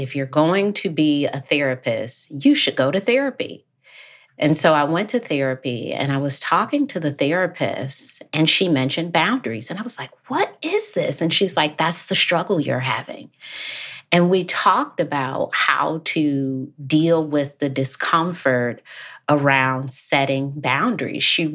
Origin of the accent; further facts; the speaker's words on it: Detroit, Michigan, United States; I grew up in Detroit, and when I was in undergrad, I noticed that I was having some challenges